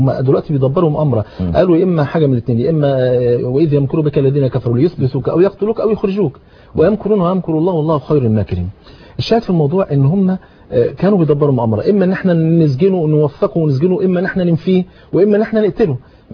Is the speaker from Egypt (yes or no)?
yes; Egypt; بلغتنا احنا كمصريين